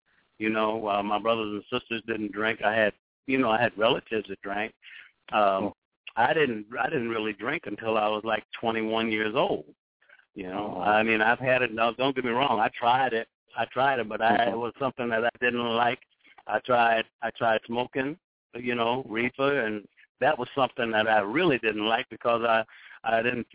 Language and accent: English; Georgia, United States; I was a country boy. I'm from Georgia originally, you know. I lived in the country even when I came up here, I lived in the country.